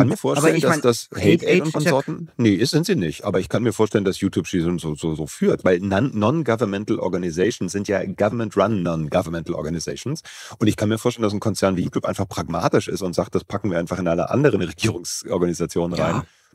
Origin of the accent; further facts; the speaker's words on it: Berlin, Germany; ich kann das bestätigen als Berliner